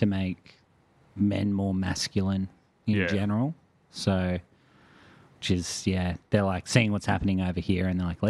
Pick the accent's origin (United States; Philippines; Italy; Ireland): Ireland; I'm Irish, so I'm about as far as from Africa as you can get, besides like Iceland.